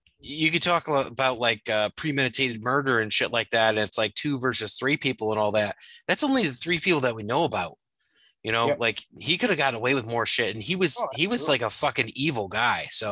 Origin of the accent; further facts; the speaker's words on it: Detroit, Michigan, United States; Hey, man, I'm from Detroit, man.